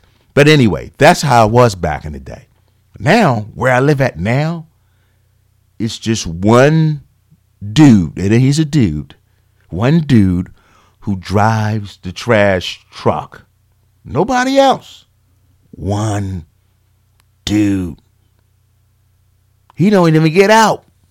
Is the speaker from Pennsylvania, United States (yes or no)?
yes; Philadelphia, Pennsylvania, United States; I'm old, but I'm from Philly. We had trash men.